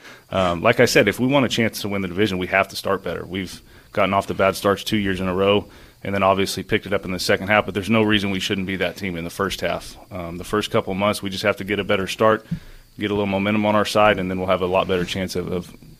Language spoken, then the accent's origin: English; Oklahoma, United States; I didn't necessarily have an NFL team because I grew up in Oklahoma and we didn't have one.